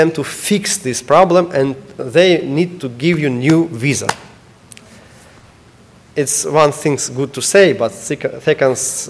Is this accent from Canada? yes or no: no; Ukraine; English is a second language; now in United States; So when we need to move to United States from Ukraine